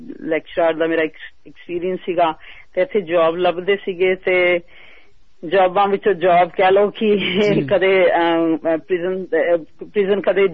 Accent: Punjab, India; moved away as an adult; also born or lived in Patiala / Kurukshetra; now in Sydney, Australia; ਅਸੀਂ ਇੱਥੇ ਸਿਡਨੀ ਦੇ ਵਿਚ ਅਸੀਂ 91 ਚ ਵਿਚ ਆਏ ਸੀ, ਤੇ ਪਿੱਛੋਂ ਅਸੀਂ ਆਪਣਾ ਪੰਜਾਬ ਤੋਂ ਹੀ ਆ ਜੀ, ਜਿੱਦਾਂ ਆਪਾਂ ਸਾਰੇ ਮੋਸਟਲੀ ਹੈਗੇ ਆ। ਤੇ ਪਟਿਆਲੇ ਤੇ ਕੁਰੂਕਸ਼ੇਤਰ ਮੈਂ ਜਿਆਦਾ ਮੇਰੀ ਪੜ੍ਹਾਈ ਹੋਈ ਆ

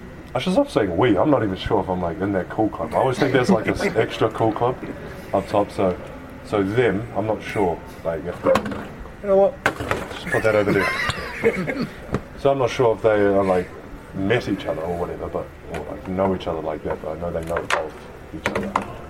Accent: New Zealand; It's like, I'm from New Zealand. So, yeah.

